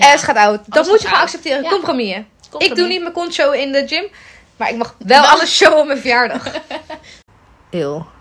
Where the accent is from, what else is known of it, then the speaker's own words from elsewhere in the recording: Netherlands; Ik ben een Nederlandse meid.